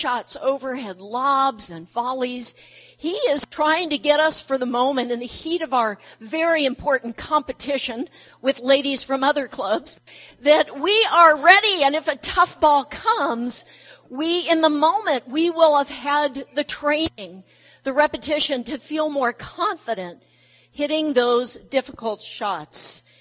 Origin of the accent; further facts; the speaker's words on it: California, United States; I'm from California, and Mike just strikes me immediately as a surfer.